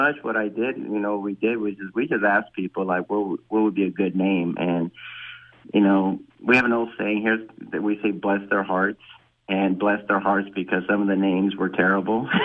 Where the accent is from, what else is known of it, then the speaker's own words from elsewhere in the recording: Los Angeles, California, United States; You know, I grew up in Los Angeles. We have a lot of baseball there. Dodgers, went to Angel games.